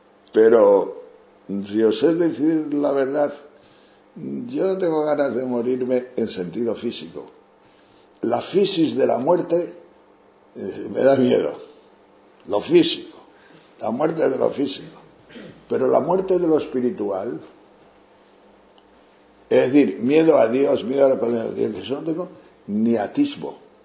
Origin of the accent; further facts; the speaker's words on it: León, Castile and León, Spain; Porque yo soy de León y allí hay mucho ganado y muchos lobos y osos.